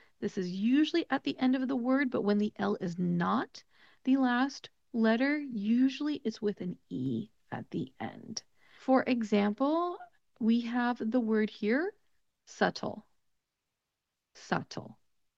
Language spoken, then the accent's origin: English; California, United States; accent: Californian; Like I said, I am from the United States. I have a very Californian accent.